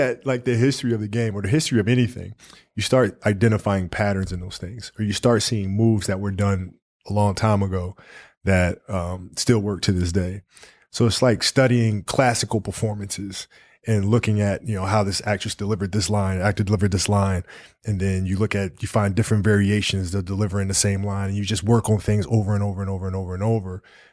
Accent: Italy; I grew up in Italy, so I played a lot of soccer.

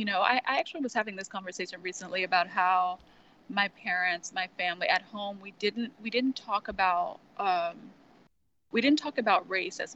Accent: Texas, United States; So I was raised in Texas, very fundamentalist Christian area north of Houston.

